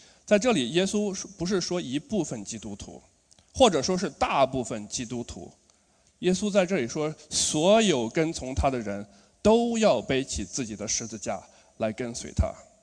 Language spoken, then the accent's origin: Chinese; northern China, China; now in Australia; 大家听我这个口音就知道我是哪人了吧？我是北方人，对的。我是从小在中国北方长大，然后后来跟着父母一起来到了澳洲，在这边上大学的时候信主的。